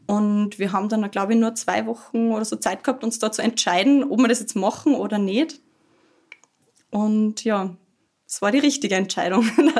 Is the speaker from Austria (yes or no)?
yes; Vöcklabruck, Upper Austria, Austria; Nein, ich bin aus Vöcklabruck. Habe da sehr schöne Kindheit gehabt.